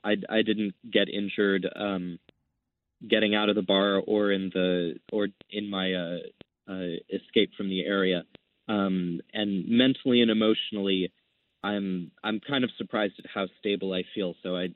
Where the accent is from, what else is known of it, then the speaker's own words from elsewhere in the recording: Los Angeles, California, United States; I grew up in the Woodland Hills area